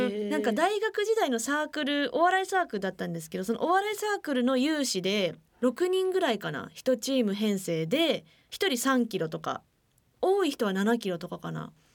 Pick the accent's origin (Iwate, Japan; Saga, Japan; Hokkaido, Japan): Iwate, Japan; 私たちもでも岩手県出身なので、東北の人って結構腰が低い人が多いんですよ